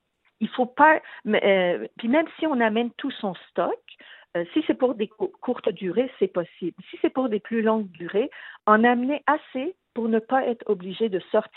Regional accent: Montreal, Quebec, Canada; non, moi, je viens de Montréal, je ne veux pas toucher à votre lait

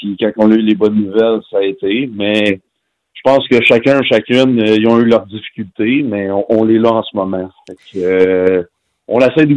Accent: Montreal, Quebec, Canada; Je suis content d'être dans ma ville natale, devant mes amis, ma famille.

